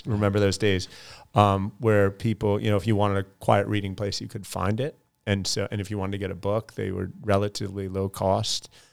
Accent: Delaware, United States; So I grew up in Delaware

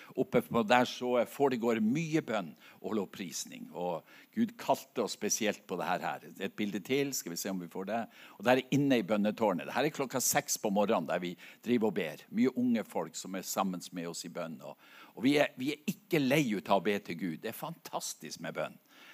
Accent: Nordland, Norway; Dette er utsikten fra mammahuset der jeg vokste opp. Det er de 7 søstre, ser dere det? Det er fint på Helgeland.

